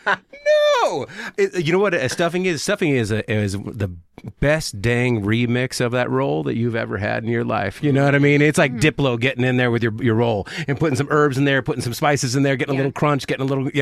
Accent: Ireland; I mean, I'm Irish. I mean, we made a whole existence out of potatoes.

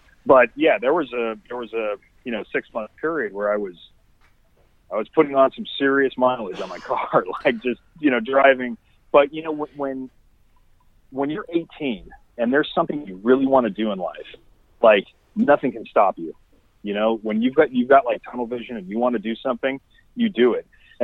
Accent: Sherman Oaks, California, United States; So, I live, you know, I grew up in Sherman Oaks

